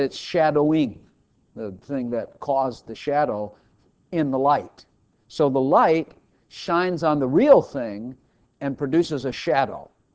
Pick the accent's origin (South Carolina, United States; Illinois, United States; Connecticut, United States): Illinois, United States; Chicago; I used to be a liberal. I used to be on the left. I'm from Chicago also. That helps.